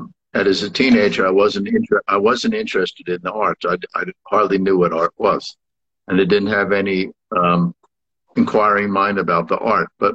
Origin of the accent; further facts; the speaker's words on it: Rye, New York, United States; also born or lived in Manhattan; Yeah, I was born in Manhattan and then spent my adolescent period in Westchester in Rye, New York.